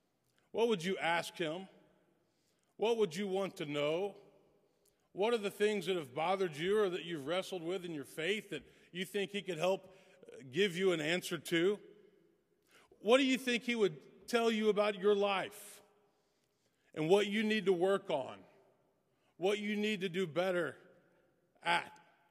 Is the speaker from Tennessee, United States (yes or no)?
yes; Tennessee, United States; also born or lived in Texas; now in Nashville, United States; I've always been a country music fan. I grew up in West Tennessee.